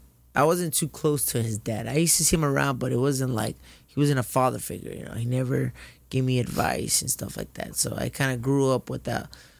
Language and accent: English; Compton, California, United States; Okay, so I was born in Martin Luther King Hospital in L.A.